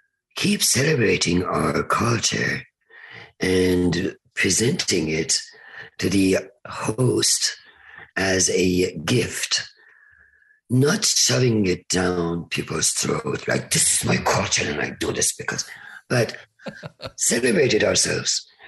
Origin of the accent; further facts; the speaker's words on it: Iran; that I'm Persian.